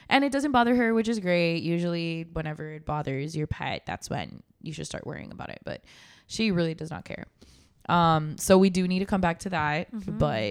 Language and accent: English; Chicago, Illinois, United States; now in Laredo, United States; I mean, I am from Chicago. So I've lived there before. Yeah. But I haven't lived there as an adult.